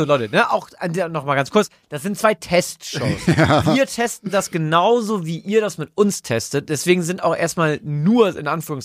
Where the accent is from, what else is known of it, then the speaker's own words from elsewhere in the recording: Hambergen, Lower Saxony, Germany; ich komme aus Ostholz-Scharmbeck und eigentlich komme ich aus Hambergen.